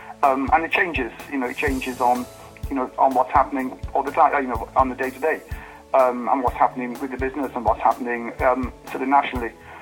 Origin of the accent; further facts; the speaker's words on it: Wales, United Kingdom; I was born and brought up in South Wales. Left school at 15.